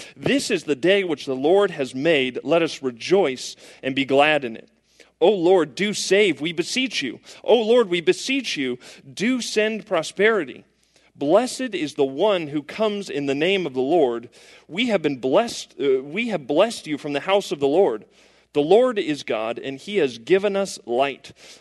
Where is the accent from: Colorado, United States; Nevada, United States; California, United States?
Colorado, United States; Denver; Like, I grew up in Denver, Colorado, so I woke up every day and I saw the mountains